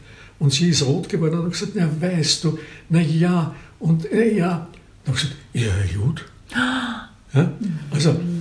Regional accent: Austria; Und bei uns in Österreich dasselbe.

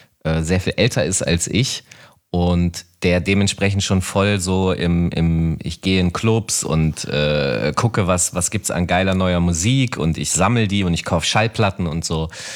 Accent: Hanover, Lower Saxony, Germany; in meiner Heimatstadt Hannover

